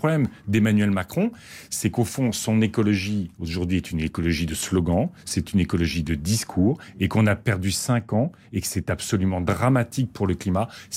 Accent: Hauts-de-France, France; Moi, je viens de Picardie. Quand je vais dans la maison familiale, à 200 mètres, vous avez des coups de fusil le week-end.

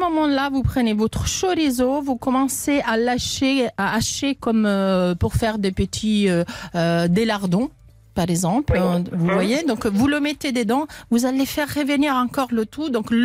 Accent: Italy; Alors, bien sûr, je suis italienne, je mets du parmesan

